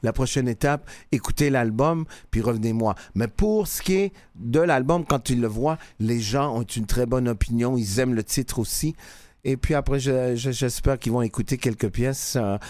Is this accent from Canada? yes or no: yes; Canada; born there; je suis un Canadien né ici.